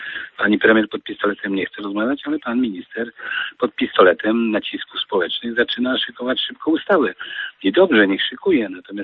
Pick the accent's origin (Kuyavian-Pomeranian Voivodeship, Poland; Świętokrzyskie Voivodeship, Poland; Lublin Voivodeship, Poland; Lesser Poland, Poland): Lublin Voivodeship, Poland; No tak, jest to moje województwo, ja spod Zamościa pochodzę